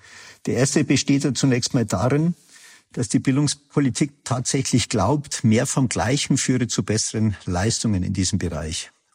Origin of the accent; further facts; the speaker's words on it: Bavaria, Germany; wir kommen ja beide aus Bayern